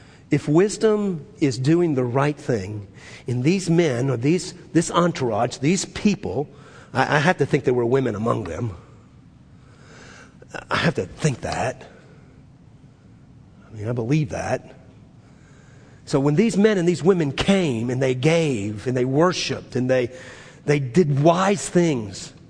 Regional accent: New Orleans, Louisiana, United States; And I'm from New Orleans. Right? 3 feet below sea level, sometimes 7.

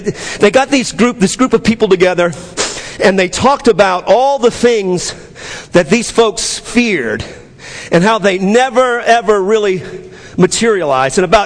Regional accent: New Orleans, Louisiana, United States; I grew up in New Orleans. When the storms were coming, we got out.

